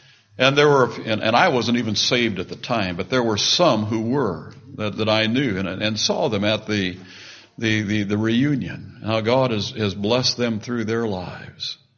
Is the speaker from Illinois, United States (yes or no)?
yes; Pekin, Illinois, United States; I go back every couple of years to my hometown, a place called Pekin, Illinois. It's just outside of Peoria, there in central Illinois.